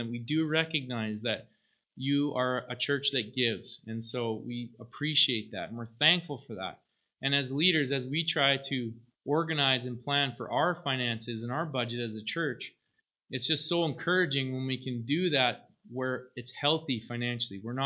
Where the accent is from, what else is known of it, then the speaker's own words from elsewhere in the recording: Canada; Lord, as a Canadian, I am so thankful to live in this country. I'm thankful to live in Three Hills.